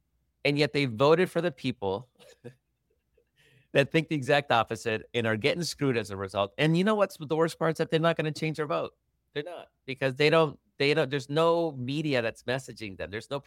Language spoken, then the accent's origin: English; El Salvador; I've seen that in my home country of El Salvador.